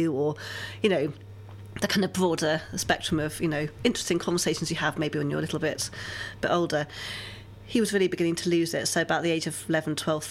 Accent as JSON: {"language": "English", "town": "Oxford", "region": "South East England", "country": "United Kingdom", "tie": "born or raised there", "said": "growing up in Oxford"}